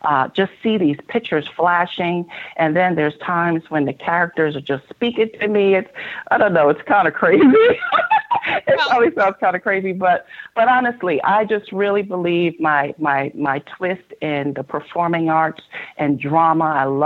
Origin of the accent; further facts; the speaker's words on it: Bronx, New York, United States; also born or lived in Philadelphia; That's where I'm from, growing up in the Bronx, New York, Philadelphia